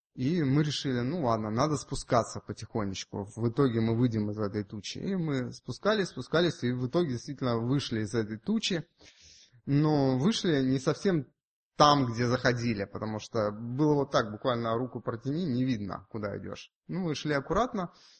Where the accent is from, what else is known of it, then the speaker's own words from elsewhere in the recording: Saint Petersburg, Russia; Я родился и вырос в Ленинграде, теперь Санкт-Петербург.